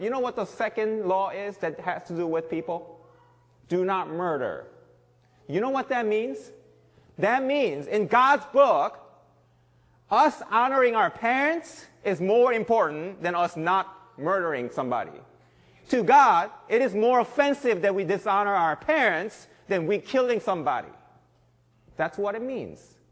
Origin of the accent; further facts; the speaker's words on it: South Korea; because that's exactly the way I used to think when I grew up in Korea.